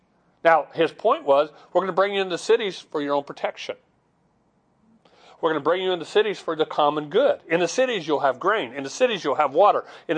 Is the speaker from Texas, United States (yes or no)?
no; Chandler, Arizona, United States; I remember I grew up in Chandler. We had water wells everywhere.